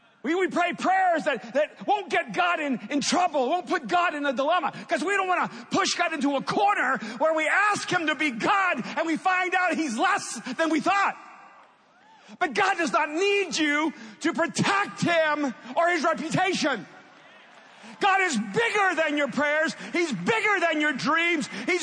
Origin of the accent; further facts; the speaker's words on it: El Salvador; moved away; I didn't grow up in church. I didn't grow up in faith. I'm an immigrant from El Salvador that was so religiously confused.